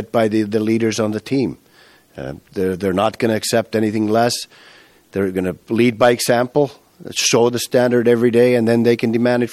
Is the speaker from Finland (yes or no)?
yes; Finland; reminds me a little bit of my home country, Finland, because with the 5.5 million people that we have, hockey is by far the biggest sport